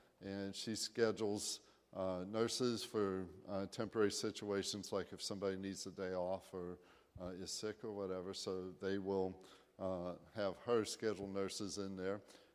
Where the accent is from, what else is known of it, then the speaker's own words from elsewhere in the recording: Pittsburgh, Pennsylvania, United States; also born or lived in Bellevue; now in Springfield, United States; I grew up in Pittsburgh. And in Bellevue, and but we live right now in Springfield, Missouri. And by the way, it's great to be in Western Pennsylvania where people talk like me. Nobody can ever figure out my accent.